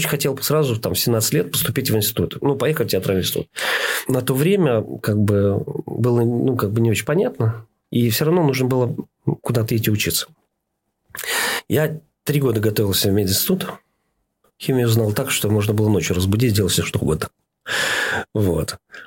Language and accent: Russian; Odesa Oblast, Ukraine; Я платил 30 рублей за комнату в Одессе, потому что я из Одесской области, но я жил в Одессе, работал в Ильичевске.